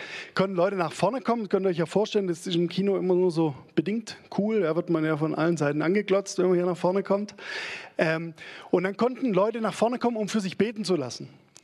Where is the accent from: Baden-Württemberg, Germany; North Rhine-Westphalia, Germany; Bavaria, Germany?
Baden-Württemberg, Germany; Stuttgart; Aber wir sind Stuttgarter und wir sind auch stolz auf unsere Autos.